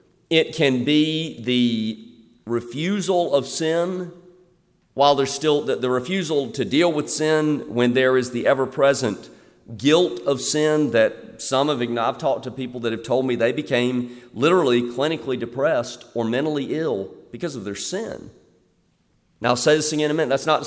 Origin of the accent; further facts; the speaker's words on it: Florence, South Carolina, United States; I grew up in Florence, South Carolina, which is only superseded by Columbia in its infernal hotness during the summer months.